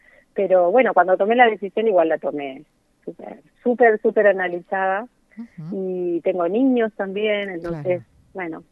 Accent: Tandil, Buenos Aires Province, Argentina; sí, de Tandil.

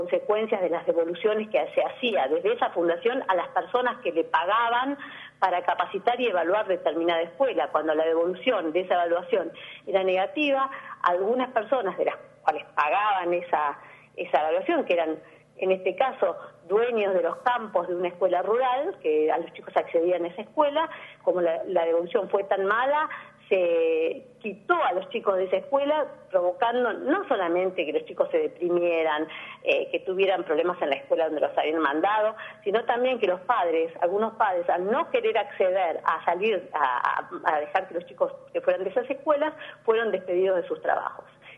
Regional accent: Tandil, Buenos Aires Province, Argentina; yo soy de Tandil

